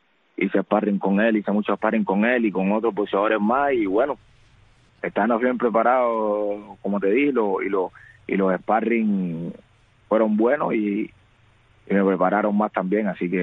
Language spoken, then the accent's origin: Spanish; Cuba; moved away; desde que yo salí de Cuba